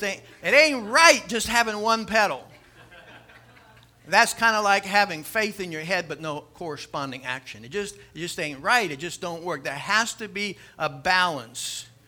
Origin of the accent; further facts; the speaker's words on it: Miami, Florida, United States; To me, bike was very important as a young child growing up in Miami. I was born there, lived there till I was.